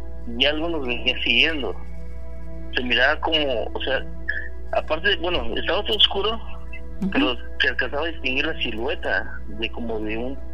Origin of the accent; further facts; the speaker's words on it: Phoenix, Arizona, United States; Phoenix, Arizona.